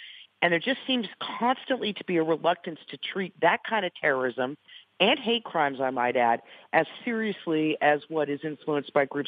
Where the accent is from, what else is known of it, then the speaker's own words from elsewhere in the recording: Alabama, United States; My home state of Alabama, the LGBT community, has no protections.